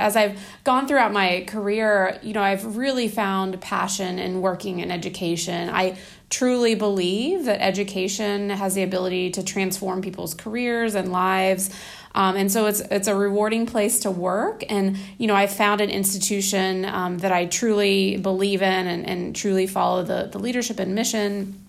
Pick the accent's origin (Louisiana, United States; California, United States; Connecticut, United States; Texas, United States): Texas, United States; also born or lived in New York / North Carolina; now in Washington, United States; but I'm originally from Texas. So, you know, I grew up in Texas, undergrad and grad school, and lived there for my early part of my years.